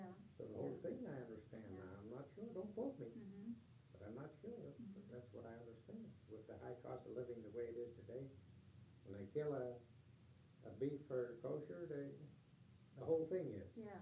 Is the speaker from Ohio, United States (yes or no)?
yes; Youngstown, Ohio, United States; also born or lived in Canton; My youngest childhood, I was born in Canton, Ohio. And I guess we must have moved when I was. I can't remember entering into Youngstown